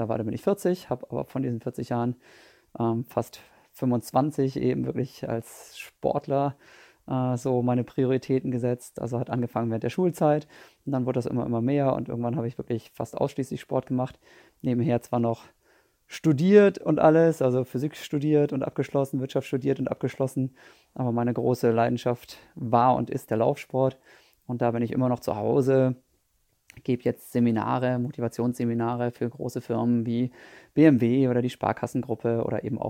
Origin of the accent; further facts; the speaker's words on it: Osnabrück, Lower Saxony, Germany; Ich bin in Osnabrück in Niedersachsen aufgewachsen mit 3 Geschwistern.